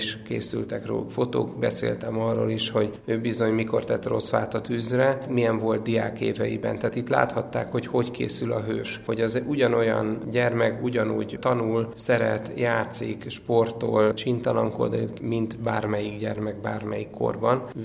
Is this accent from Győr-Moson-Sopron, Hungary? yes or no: yes; Sopron, Győr-Moson-Sopron, Hungary; born there; én Sopron-bánfalvi születésű vagyok